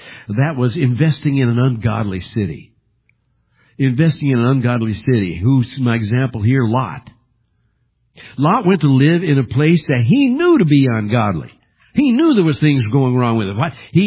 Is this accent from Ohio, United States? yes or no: no; Arkansas, United States; also born or lived in Missouri; I was born in Arkansas. And I was raised part-time in Arkansas. But my family moved from that place in Arkansas to Independence, Missouri. And from Independence, Missouri, we moved back to Arkansas.